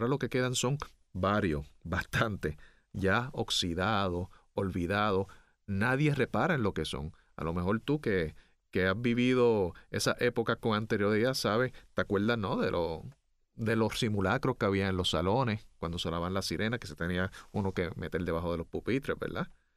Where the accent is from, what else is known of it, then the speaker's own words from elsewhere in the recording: Caguas, Puerto Rico; yo soy de Cagua